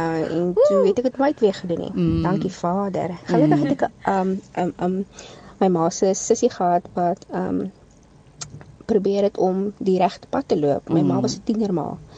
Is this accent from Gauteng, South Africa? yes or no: no; Elsies River, Western Cape, South Africa; ek het groot geword in Elsies Rivier in 'n pandokhuisie.